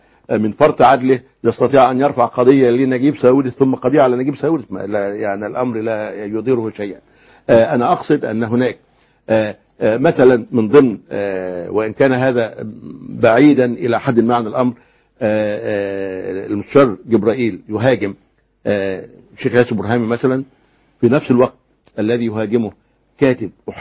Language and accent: Arabic; Egypt; عندنا في الريف في مصر